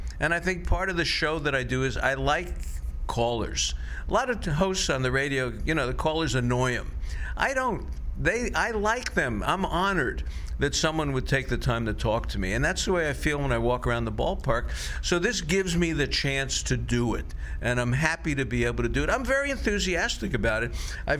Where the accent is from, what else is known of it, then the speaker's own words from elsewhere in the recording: Florida, United States; when I grew up in Florida, you know, people up in the east would be in snow and stuff like that.